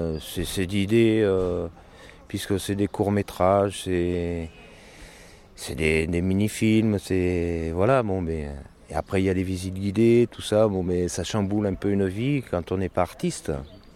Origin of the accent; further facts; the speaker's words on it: Hauts-de-France, France; Mes études, elles sont nordistes, puisque je suis un nordiste.